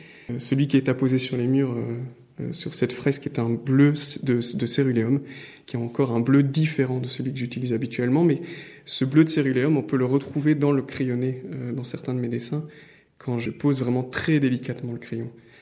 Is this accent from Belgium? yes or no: yes; Wallonia, Belgium; il s'avère quand même que je viens du Borinage et que c'est une région qui a connu une surexploitation, une surindustrialisation.